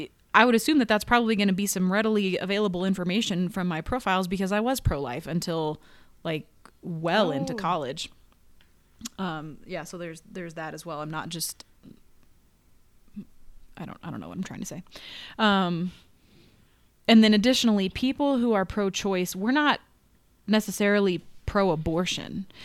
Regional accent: Missouri, United States; I grew up in Missouri. I grew up Catholic, as we've discussed.

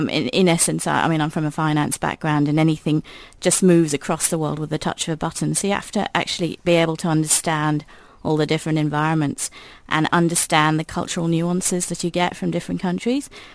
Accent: United Kingdom; accent: Queen's English; moved away; also born or lived in Singapore / Dubai / Sydney; I came from the UK, so I spoke the Queen's English.

